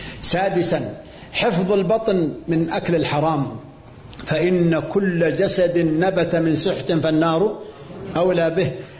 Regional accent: Abha, Asir, Saudi Arabia; عندنا في أبها الشباب 25

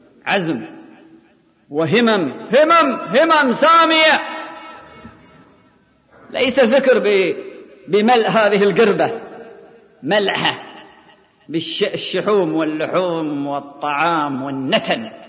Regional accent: Kuwait; عندنا في الكويت بلد ديمقراطي

